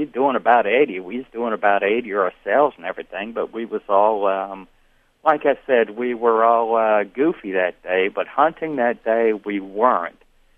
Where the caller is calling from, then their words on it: Rhode Island, United States; from Rhode Island again.